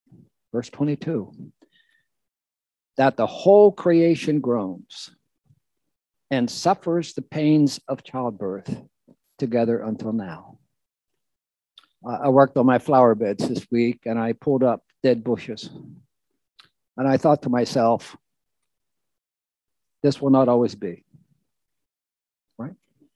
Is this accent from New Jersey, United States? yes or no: yes; New Jersey, United States; Now, I'm from New Jersey, so we only live in hope vicariously.